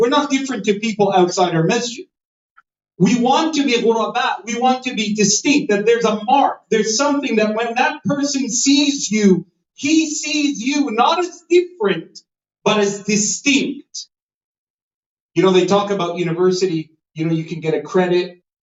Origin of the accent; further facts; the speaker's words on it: Canada; growing up in Canada, I was almost schizophrenic because I went to a public school, right? We didn't have Islamic schools and any of that.